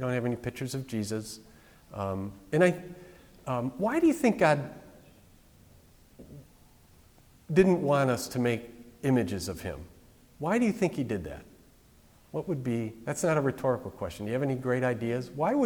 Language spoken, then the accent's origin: English; Chicago, Illinois, United States; When I grew up in Chicago, I remember people driving around with a little statue on there.